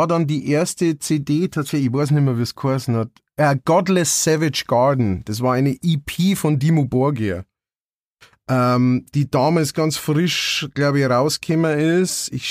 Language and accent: German; Bavaria, Germany; Also erstens einmal bin ich in Niederbayern aufgewachsen, da dauert alles ein bisschen länger.